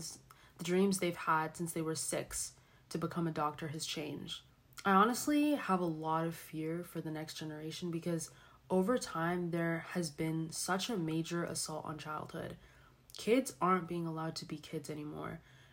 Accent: Mauritania; because being Mauritanian American, I exist in the intersection and I kind of see the pros and cons of both.

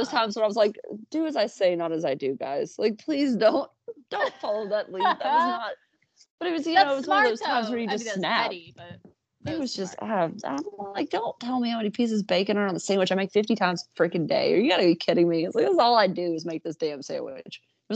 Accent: Kentucky, United States; I'm from Kentucky.

